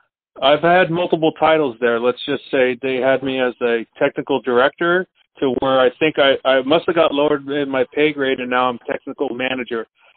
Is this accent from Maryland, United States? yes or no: no; California, United States; also born or lived in Redding, United States; So the background, I was born in Redding, California, back in 1970. So I feel like I'm a fossil now. and then moved up to the North Bay with my family.